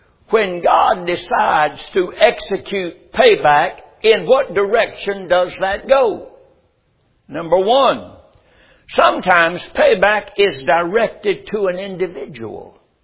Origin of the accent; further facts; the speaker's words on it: United States; and I am an American, and I was born in this country. And I love my country.